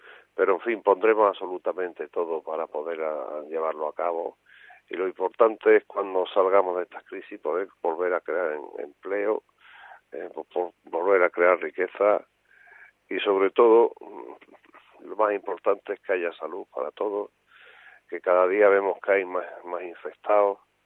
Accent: Spain; Yo creo que los españoles sabemos estar a la altura siempre

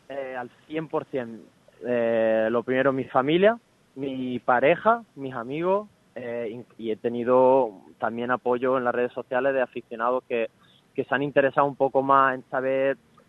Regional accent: Málaga, Andalusia, Spain; yo soy de aquí, yo soy del Málaga

